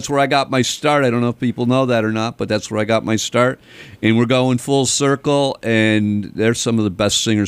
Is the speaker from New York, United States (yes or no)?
yes; Syracuse, New York, United States; He was playing at the 443 in Syracuse, New York, my hometown.